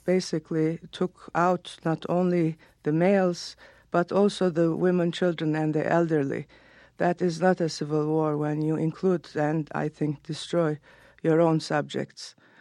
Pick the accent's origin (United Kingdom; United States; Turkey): Turkey; I was born and raised in Turkey and I got all my education there.